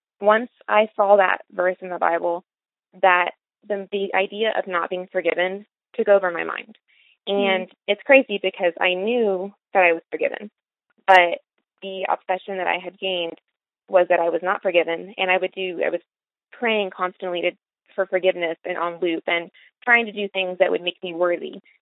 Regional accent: Texas, United States; All right. Well, to start off, I am from Texas. I will be 25 next week, actually. I was raised in a Christian household.

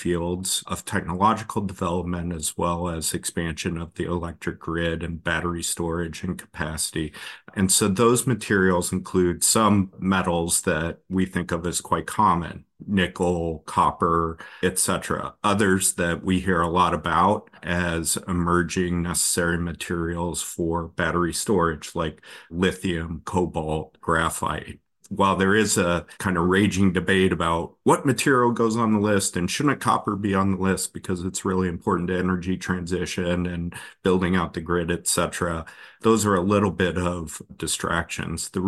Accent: Anchorage, Alaska, United States; Well, I grew up in Anchorage.

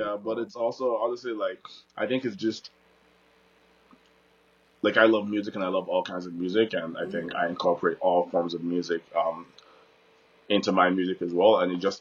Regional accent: Nigeria; I'm also, sometimes as a Nigerian artist, or even as an Afrobeats artist, I'm not in the diaspora, like, Afro's in the diaspora, but I'm not in the African diaspora right now as well, so.

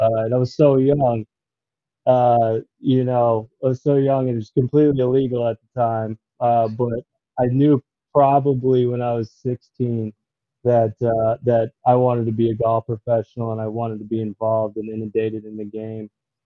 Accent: North Carolina, United States; Gotten to see the world, and that's something I would have never envisioned growing up in North Carolina.

